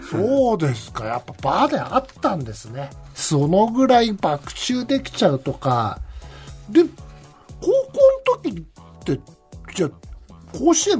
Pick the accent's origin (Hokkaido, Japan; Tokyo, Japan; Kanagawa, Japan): Tokyo, Japan; まあ、言ったら僕ら東京の人間からすると、